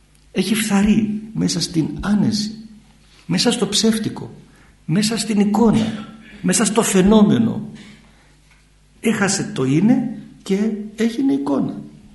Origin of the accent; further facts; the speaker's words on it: Cyprus; Εμένα μου αρέσει το εμπόριο, είμαι Κύπριος.